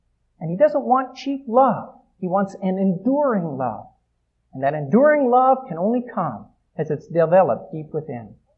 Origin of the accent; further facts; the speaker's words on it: Oregon, United States; I come from Oregon, and I'm a Blazers fan.